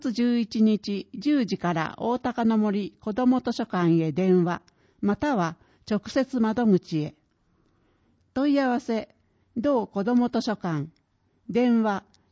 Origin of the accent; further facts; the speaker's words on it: Chiba, Japan; 雪国ではない千葉県で生まれ育った私ですが、スキーには思い入れが強く